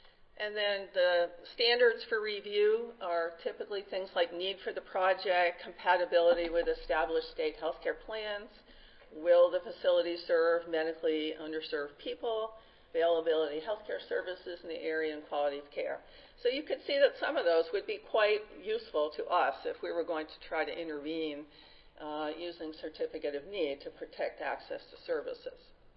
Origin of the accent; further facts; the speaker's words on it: New York, United States; 6 states, including my home state of New York.